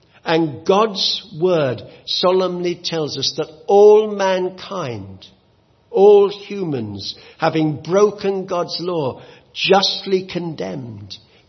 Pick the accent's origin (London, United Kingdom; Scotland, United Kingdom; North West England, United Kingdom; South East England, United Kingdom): London, United Kingdom; When I was growing up in London, they're all over the place.